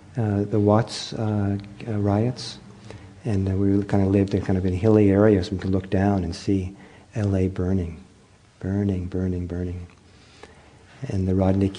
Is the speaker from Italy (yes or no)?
yes; Italy; growing up in Italy partly, it was common to hear stories of people who had been through the war in all kinds of ways.